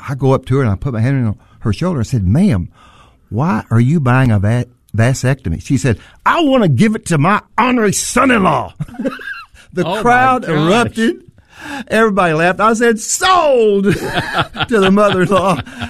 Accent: Missouri, United States; Yeah, we're originally from Missouri.

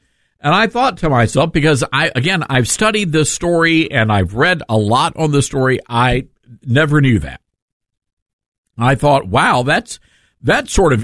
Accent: Tennessee, United States; I was warning folks in Tennessee, my home state, about what was about to happen here.

